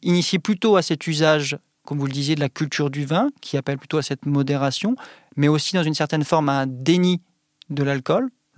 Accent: Brittany, France; moi je viens vraiment de Bretagne

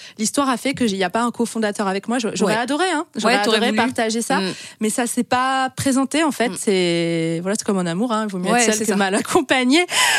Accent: Toulouse, Occitanie, France; now in Brittany, France; je suis même pas bretonne d'origine, je suis toulousaine.

